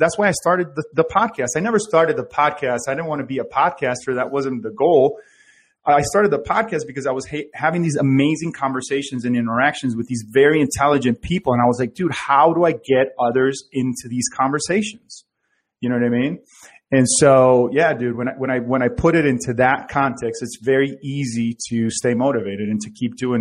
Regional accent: Venezuela; now in United States; I came from Venezuela. I was like, you know, I was 4 months here in this country.

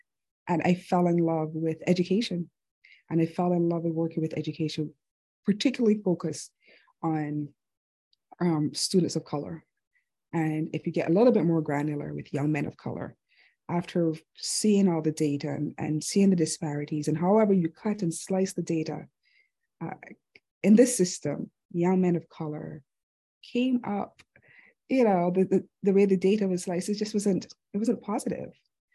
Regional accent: Barbados; my immigrant background. I am nothing without my culture. I'm from Barbados.

